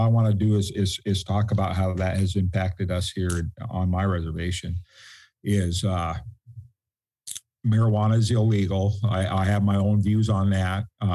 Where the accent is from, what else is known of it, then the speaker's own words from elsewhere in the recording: Seattle, Washington, United States; born there; I was born in Seattle, and I love Seattle.